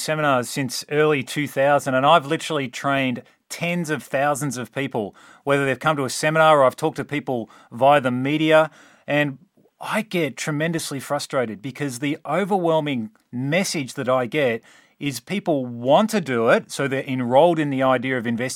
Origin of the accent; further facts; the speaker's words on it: Australia; accent: Australian; You'll have to forgive my Australian accent, and I need to remember I can't say words like lolly.